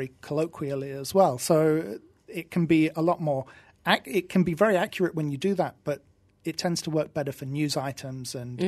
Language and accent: English; East of England, United Kingdom; born there; I was born in Norfolk.